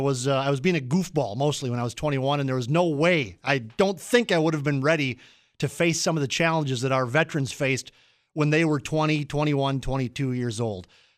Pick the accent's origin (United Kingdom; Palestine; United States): United States; Minnesota; And in fact, I'm a Minnesotan.